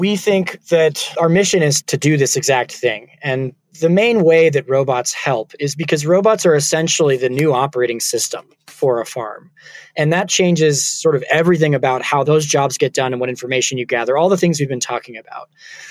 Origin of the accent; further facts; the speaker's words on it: California, United States; I grew up in the Bay Area around the internet being born.